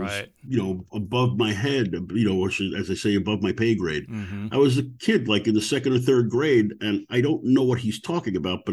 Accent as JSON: {"language": "English", "town": "New York City", "region": "New York", "country": "United States", "tie": "born or raised there", "said": "I remember I grew up in New York City"}